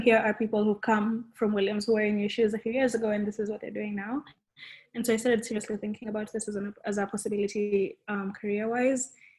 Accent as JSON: {"language": "English", "region": "Nairobi", "country": "Kenya", "said": "just because, you know, I'm from Nairobi, right?"}